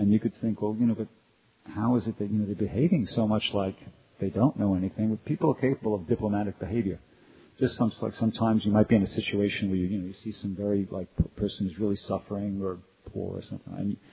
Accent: New York, United States; born or raised there

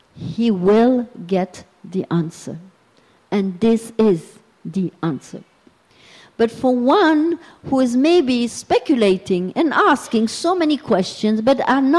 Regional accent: Berlin, Germany; And here I was in the backyard of my hometown in Berlin, in the temple.

